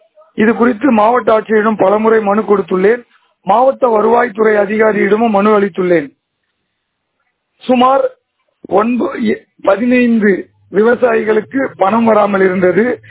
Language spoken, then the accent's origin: Tamil; Kinar, Tamil Nadu, India; என்னோட சொந்த ஊர் கிணாறு.